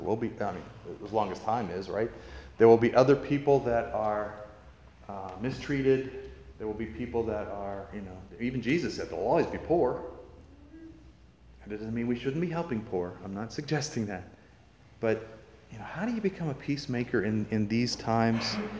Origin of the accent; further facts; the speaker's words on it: United States; because I'm an American, and we forget, this world is not my home